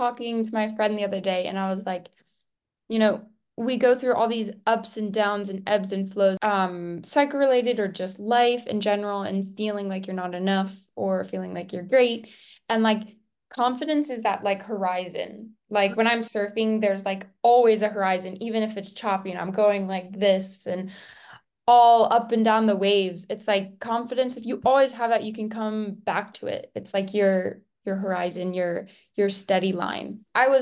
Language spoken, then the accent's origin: English; Pennsylvania, United States; I grew up in Pennsylvania, and my first experience was in California.